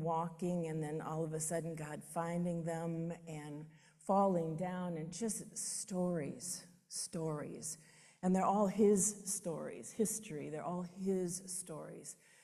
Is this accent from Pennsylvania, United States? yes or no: no; Memphis, Tennessee, United States; born there; I was born in Memphis. I'm a Southern girl. Amen, and I would love to go back there again.